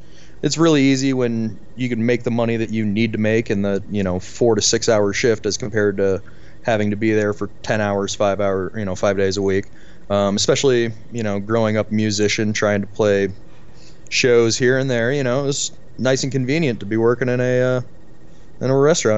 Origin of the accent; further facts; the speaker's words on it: St. Louis, Missouri, United States; now in Denver, United States; I'm St. Louis boy, born and raised a little bit deeper in St. Louis, moved out to the county as I got older